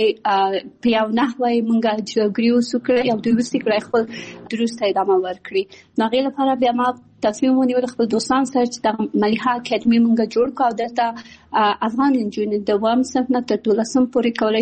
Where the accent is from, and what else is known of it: Kabul, Afghanistan; born there; also born or lived in Pakistan